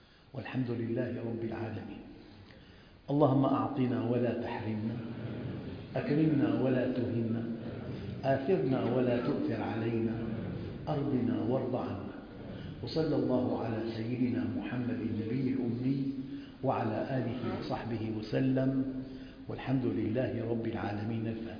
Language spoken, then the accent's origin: Arabic; Damascus, Damascus Governorate, Syria; أنا بعرفها من عندنا في الشام قديمة كثير